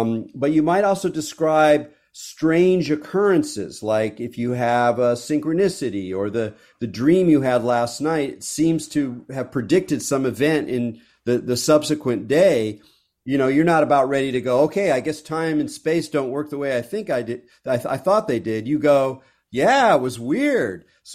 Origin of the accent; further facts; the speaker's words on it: California, United States; I write about California weirdness partly because I'm a Californian.